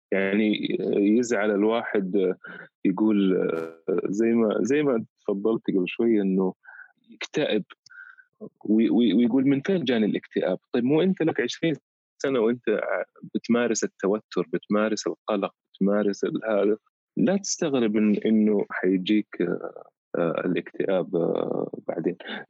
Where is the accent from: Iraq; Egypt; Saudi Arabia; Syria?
Saudi Arabia; يمكن هنا الناس ما كان في اطلاع عليها كثير عندنا في السعودية،